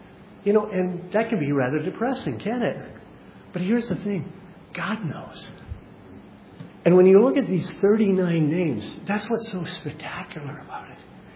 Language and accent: English; Kentville, Nova Scotia, Canada; I can remember a number of years ago in my hometown, when Sheila and I were first married, we lived in a village or a small town called Kentville, Nova Scotia.